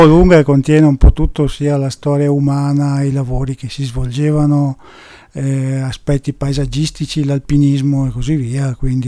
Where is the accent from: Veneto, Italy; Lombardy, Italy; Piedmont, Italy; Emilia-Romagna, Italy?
Veneto, Italy; Agordo; sono di Agordo